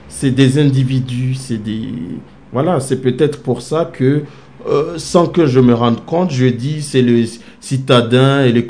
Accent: Moroni, Grande Comore, Comoros; also born or lived in Wani; Vous savez, je suis né à Wani en juin, mais j'ai passé toute mon enfance à Moroni.

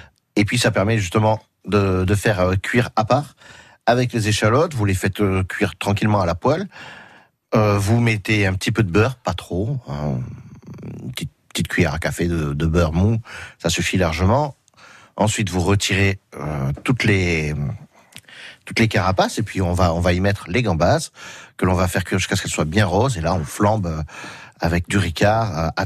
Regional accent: south of France, France; peut-être parce que je viens du Sud à la base

